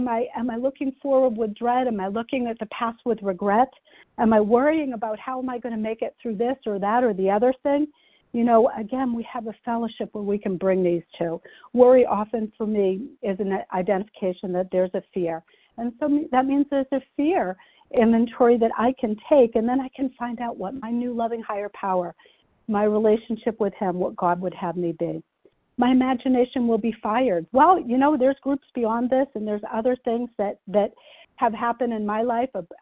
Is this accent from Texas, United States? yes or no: no; Massachusetts, United States; I'm from Massachusetts.